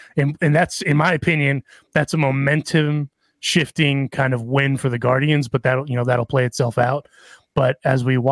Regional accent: Los Angeles, California, United States; I'm a little biased because I am from Los Angeles, and I do bleed blue.

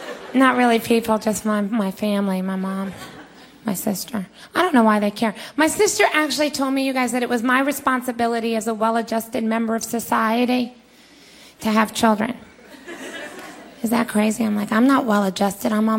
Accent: the South, United States; moved away as an adult; now in New York, United States; No, I'm originally from the South, but I've lived in New York now for 7 years

